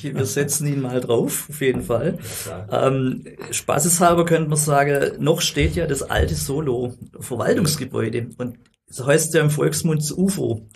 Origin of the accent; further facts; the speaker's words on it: Stuttgart, Baden-Württemberg, Germany; Ich bin ja, wie gesagt, in Botnang aufgewachsen, lebe in Büsnau.